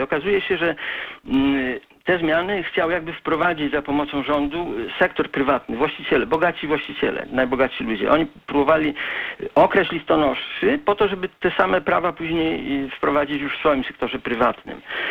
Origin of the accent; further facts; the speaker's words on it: Poznań, Greater Poland Voivodeship, Poland; ja obserwuję pana od samego początku, jestem też z Poznania